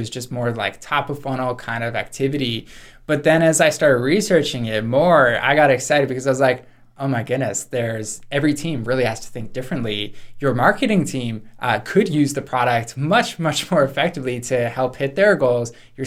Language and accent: English; Hamilton, Ontario, Canada; Hamilton, Canada.